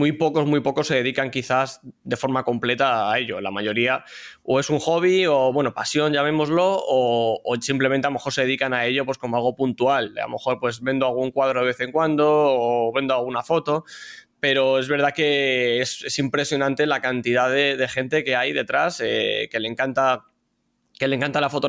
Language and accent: Spanish; Leganés, Community of Madrid, Spain; yo soy original de Madrid, he nacido en Madrid y he vivido toda mi vida en Leganés, al sur de Madrid.